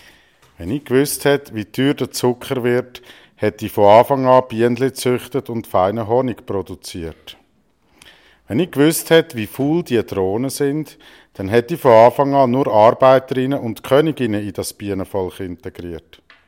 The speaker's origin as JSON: {"language": "German", "region": "Zurich", "country": "Switzerland", "tie": "born or raised there", "lives_now": "Fribourg, Switzerland", "said": "wenn ich gewusst hätte, dass ich nicht den Rest von meinem Leben im Kanton Zürich verbringe, wo ich aufgewachsen bin, sondern im Kanton Freiburg, wo man als Sensler gar kein Akkusativ, sondern nur den Dativ benutzt"}